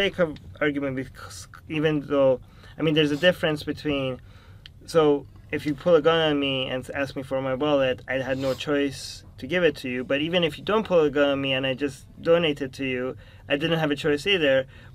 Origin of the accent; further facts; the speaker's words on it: Iran; English is a second language; Like, I'm from Iran, right?